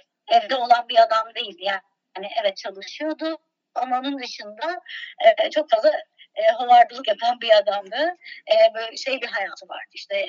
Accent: Istanbul, Turkey; born there; 1979 İstanbul doğumluyum. Sivaslı bir ailenin kızıyım.

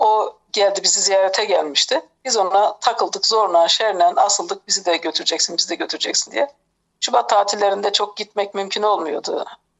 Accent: Karadere, Malatya, Turkey; 1958'de Malatya'nın Hekimhan ilçesinin Karadere köyünde Toprak bir evde doğdum. İlçenin bir köyü yani Malatya'nın şimdi mahallesi oldu da o zaman 58'lerde ve daha sonraki 60'lı yıllara kadar 70'li yıllara kadar falan orası bir köydü.

